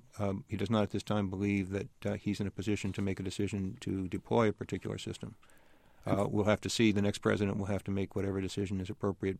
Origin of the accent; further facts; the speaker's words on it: Washington, United States; Well, since I'm from Washington, I spend my time getting out of spots, so I'll see what I can do.